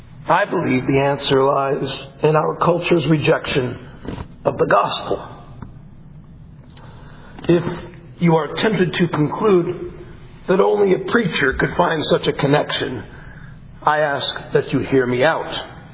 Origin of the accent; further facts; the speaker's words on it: Washington, United States; born there; Most of you know that I was born in Washington State.